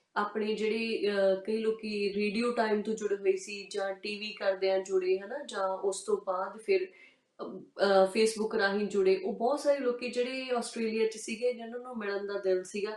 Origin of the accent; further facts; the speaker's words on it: Narangwal Khurd, Punjab, India; ਭੈਣ ਜੀ, ਮੇਰਾ ਪਿੰਡ ਲੁਧਿਆਣੇ ਦਾ ਬਹੁਤ ਹੀ ਸੋਹਣਾ ਪਿੰਡ ਹੈ, ਨਾਰੰਗਵਾਲ ਖੁਰਦ, ਨਾਰੰਗਵਾਲ ਕਲਾਂ ਤੇ